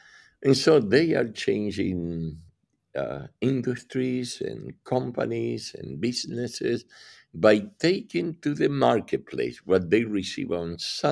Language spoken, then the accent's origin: English; Argentina; first language Spanish; English is a second language; It's my accent, okay? I was born and raised in Argentina. I grew up learning speaking Spanish. And when you learn English later in life, it comes out like this, rusty.